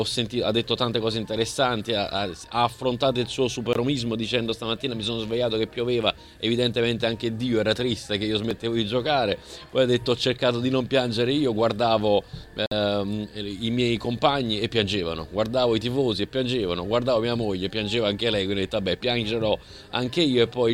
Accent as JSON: {"language": "Italian", "town": "Naples", "region": "Campania", "country": "Italy", "said": "anche da napoletano pure io direttore."}